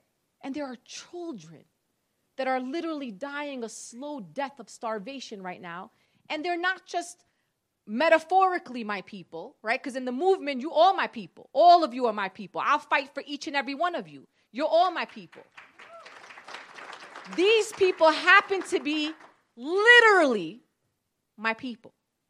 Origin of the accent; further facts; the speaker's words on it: Brooklyn, New York, United States; I keep telling them I'm from Brooklyn. That's part of it. This is just how we do in Brooklyn.